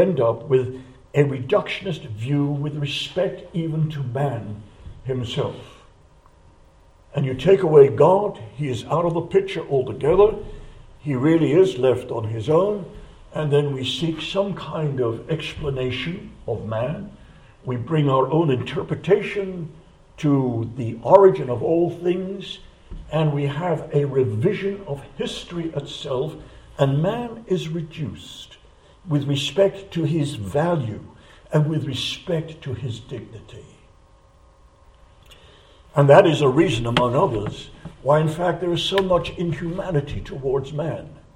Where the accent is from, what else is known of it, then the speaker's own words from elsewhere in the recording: England, United Kingdom; To my shame, I have to say that as English people, we have looked upon the members of the continent as a very different breed altogether than what we British are. We are English.